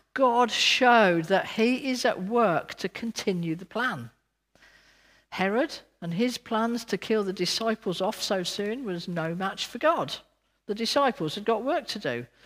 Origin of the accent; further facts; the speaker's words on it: West Midlands, United Kingdom; accent: Brummie; When I was at school, I was told off about my Brummie accent.